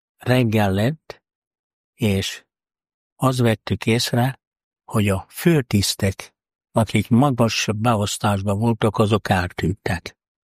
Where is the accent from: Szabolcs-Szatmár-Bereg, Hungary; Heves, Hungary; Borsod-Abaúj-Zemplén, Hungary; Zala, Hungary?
Zala, Hungary; Zalaegerszeg; Ugye én, mint zalaegerszegi fiú, a szüleim itt voltak Zalaegerszegen